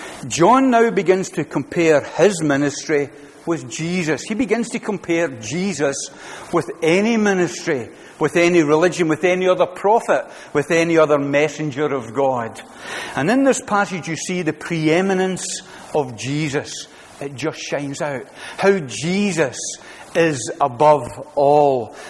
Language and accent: English; Glasgow, Scotland, United Kingdom; Well, I'm from Glasgow.